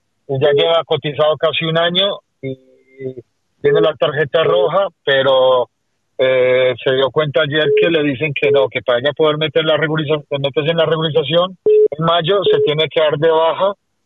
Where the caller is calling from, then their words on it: Fuenlabrada, Community of Madrid, Spain; de Fuenlabrada.